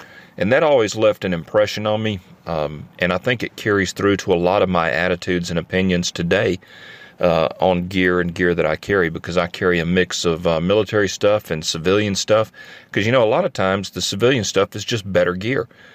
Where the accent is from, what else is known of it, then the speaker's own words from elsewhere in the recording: Alabama, United States; I'm a fellow from Alabama who's been around the block, and I've been all over Central and South America. I've lived down there, worked down there.